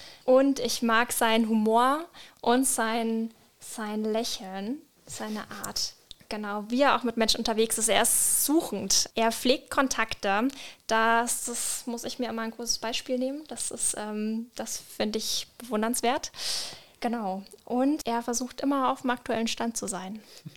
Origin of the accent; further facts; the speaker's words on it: Bavaria, Germany; weil ich komme ursprünglich aus Franken